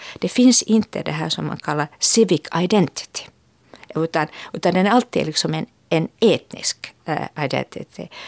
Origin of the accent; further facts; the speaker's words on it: Finland; så vill vi är finländare.